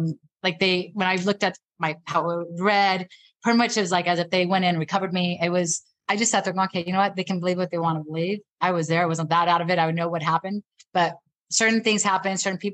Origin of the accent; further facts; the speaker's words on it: Santa Monica, California, United States; And it's funny because I was born and raised around that area. I was born and raised in Santa Monica. It was like my second home.